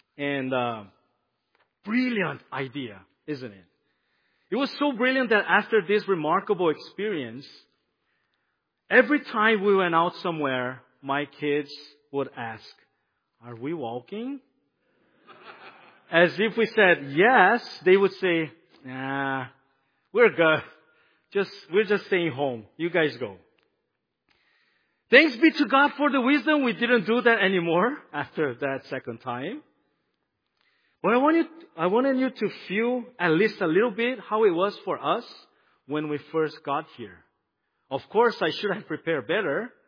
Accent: Brazil; I'm from Brazil, as Pastor Jim said already.

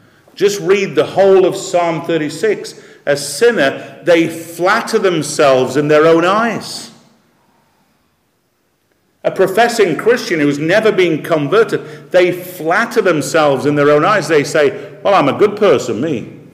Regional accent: United Kingdom; You know, I'm a British man, and British people are supposed to be conservative and have a bit of a stiff upper lip.

